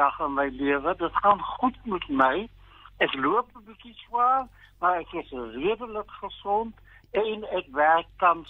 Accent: Ladismith, Western Cape, South Africa; na my geboortedorp, Ladysmith. Dan is daar in Kannaland.

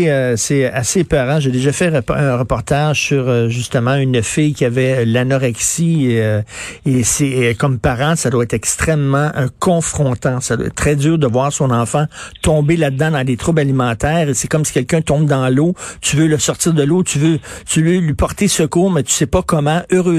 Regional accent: Verdun, Quebec, Canada; Moi, je viens de Verdun

